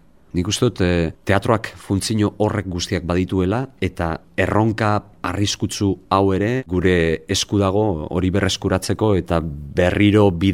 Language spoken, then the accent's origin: Basque; Basque Country, Spain; euskaldunak gara, euskaraz egin nahi dugu, Euskal Herrian egin nahi dugu